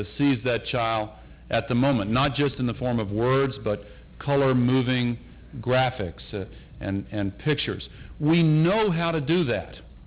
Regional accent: Carthage, Tennessee, United States; a school child in my hometown of Carthage, Tennessee, population 2,000

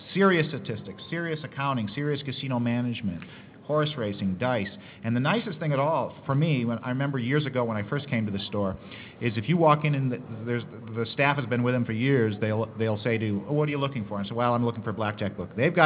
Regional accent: Glens Falls, New York, United States; Oh, well, I am from New York State, like Howard's from Brooklyn, in a small town called near Saratoga called Glens Falls, and I got hooked at Saratoga

